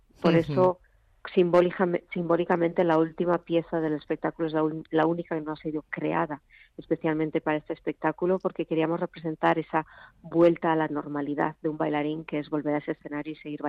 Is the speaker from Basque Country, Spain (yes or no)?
yes; Zumaia, Basque Country, Spain; en la playa de mi pueblo natal, en Sumaya